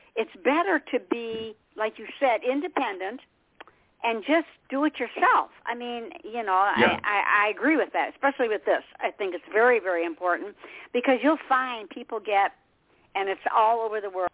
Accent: Michigan, United States; people would come to me when I was in Michigan, because I'm from Michigan, and I do a lot of them up there.

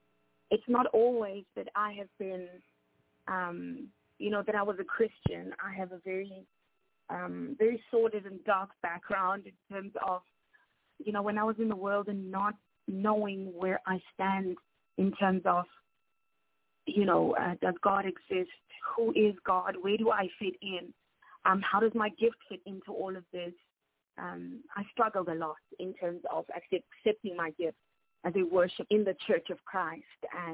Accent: South Africa; I was born and raised in South Africa. I am African by descent

